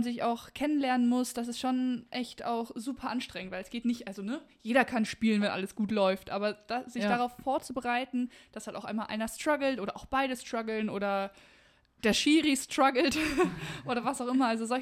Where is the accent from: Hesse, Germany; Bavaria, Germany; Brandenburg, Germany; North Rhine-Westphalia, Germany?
Bavaria, Germany; Munich; born there; also born or lived in Berlin / The Hague / Hamburg; In der schönsten Stadt der Welt, nur um das nochmal festzuhalten.